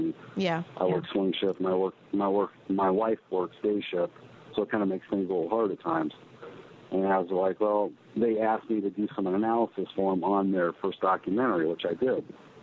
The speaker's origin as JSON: {"language": "English", "region": "Pacific Northwest", "country": "United States", "tie": "born or raised there", "lives_now": "Las Vegas, United States", "said": "growing up in the Pacific Northwest, my aunt had an experience where she actually saw Sasquatch"}